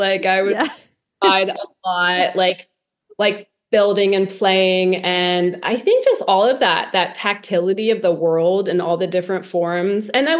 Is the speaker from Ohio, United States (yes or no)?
yes; Columbus, Ohio, United States; also born or lived in Chicago; So I'm very Midwestern. So I grew up in Columbus, and I've lived kind of generally in the Midwest with, living in Chicago 10 years